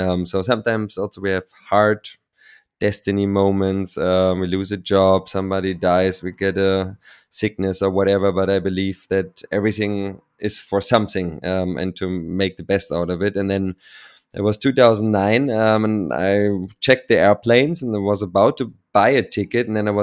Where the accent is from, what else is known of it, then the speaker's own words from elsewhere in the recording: Berlin, Germany; And then I was at school, born and raised in Berlin.